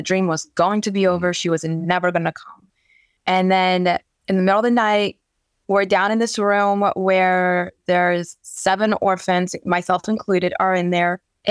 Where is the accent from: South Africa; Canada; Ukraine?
Ukraine; first language Ukrainian; English is a second language; now in United States; I had coming to America were, so I didn't speak any English. My mom didn't speak Ukrainian.